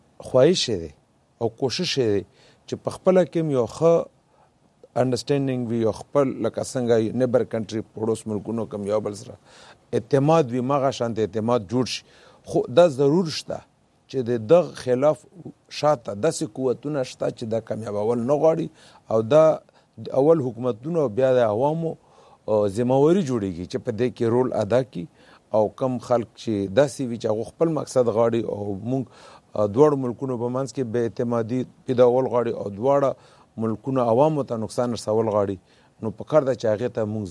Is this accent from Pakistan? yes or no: yes; Pakistan; now in Washington, United States; زه خو په دې باندې فخر کوم ځکه چې زه پاکستانی یم